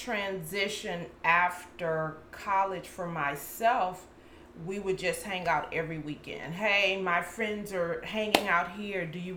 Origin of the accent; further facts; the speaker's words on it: Houston, Texas, United States; Born and raised in Houston, Texas.